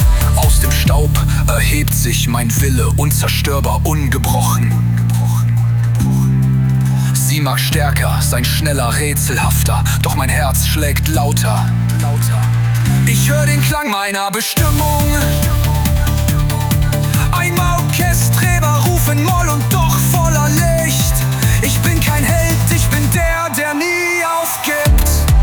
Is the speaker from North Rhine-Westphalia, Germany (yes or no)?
yes; Hagen, North Rhine-Westphalia, Germany; born there; 39 Jahre gezeichnet, vom Leben geboren in Hagen.